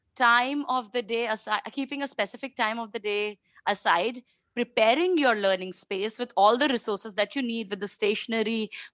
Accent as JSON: {"language": "English", "country": "India", "said": "I'm an Indian parent."}